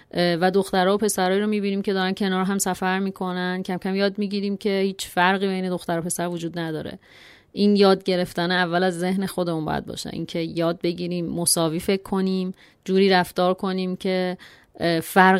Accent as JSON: {"language": "Persian", "country": "Iran", "tie": "born or raised there", "said": "ما زنهایی که تو خانواده و جامعه ایرانی بزرگ شدیم"}